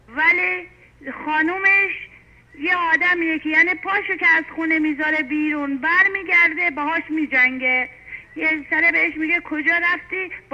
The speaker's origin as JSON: {"language": "Persian", "town": "Mashhad", "region": "Razavi Khorasan", "country": "Iran", "tie": "born or raised there", "said": "من خودم مشهدیم، من بچه مشهدم،"}